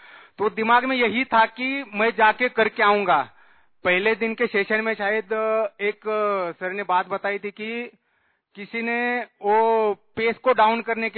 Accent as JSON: {"language": "Hindi", "region": "Maharashtra", "country": "India", "said": "महाराष्ट्र से हूँ और अभी एनडीआरएफ पुणे में सेवा दे रहा हूँ।"}